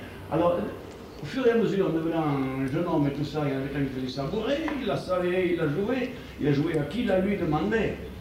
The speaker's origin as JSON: {"language": "French", "town": "Villefranche-du-Périgord", "region": "Nouvelle-Aquitaine", "country": "France", "tie": "born or raised there", "said": "je suis né à Villefranche-du-Périgord, et chez nous, Villefranche-du-Périgord, on danse les bourrées"}